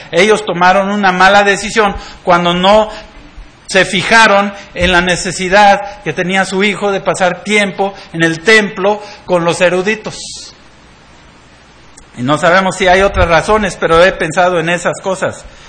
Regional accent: Mexico; Yo, desde niño, yo siempre quería tener piel más morena. Crecí en México y era blanquito con pecas, ¿verdad?

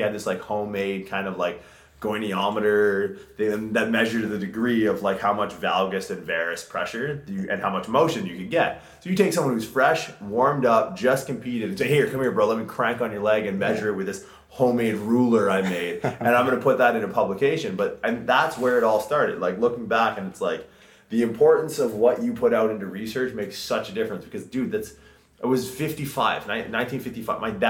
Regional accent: St. John's, Newfoundland and Labrador, Canada; so I'm from Newfoundland originally. That's where, like, all my family's from. St. John's, Newfoundland.

